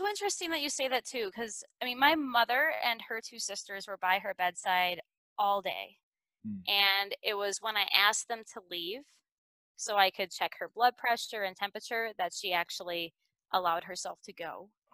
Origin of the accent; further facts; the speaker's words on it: Alexandria, Minnesota, United States; Yeah, so I grew up in Minnesota. I grew up in a lake community called Alexandria, Minnesota.